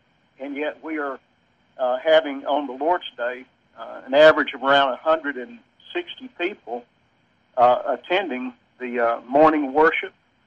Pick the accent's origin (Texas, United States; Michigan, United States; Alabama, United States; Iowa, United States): Alabama, United States; Gadsden; And I was raised in Gadsden, Alabama, and attended First Baptist Church, which was a large kind of downtown church in Gadsden at that time